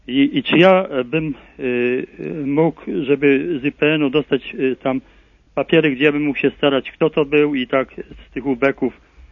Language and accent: Polish; Racibórz, Silesian Voivodeship, Poland; z Raciborza.